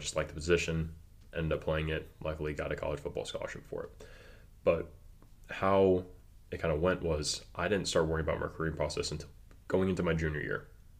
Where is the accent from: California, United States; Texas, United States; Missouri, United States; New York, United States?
California, United States; But what I'll share with you from mine is I was from California.